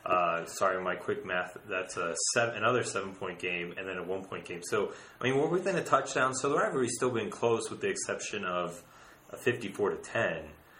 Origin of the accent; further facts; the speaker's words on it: Virginia, United States; now in Utah; I'm originally from Virginia, so uh-huh. Two East Coasters now supplanted in Utah following the Utes.